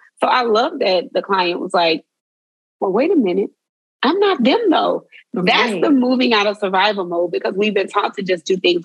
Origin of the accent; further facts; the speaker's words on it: Mississippi, United States; I'm from Mississippi, so we heard this a lot.